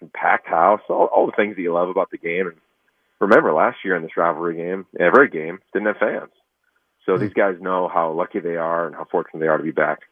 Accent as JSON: {"language": "English", "region": "East Coast", "country": "United States", "tie": "born or raised there", "said": "I grew up on the East Coast, as you know."}